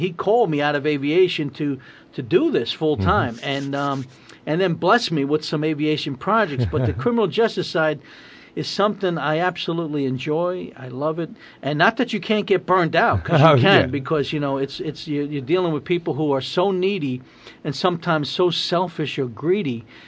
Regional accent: New York City, New York, United States; growing up in New York City on the east side of Manhattan and East Harlem

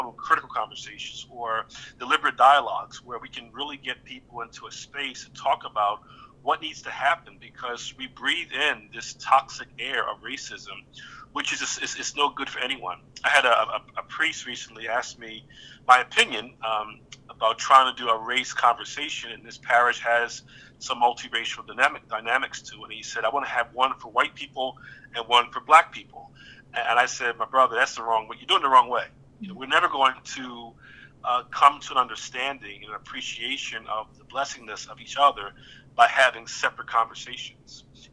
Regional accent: Philadelphia, Pennsylvania, United States; So I've been very blessed in my life growing up in North Philadelphia

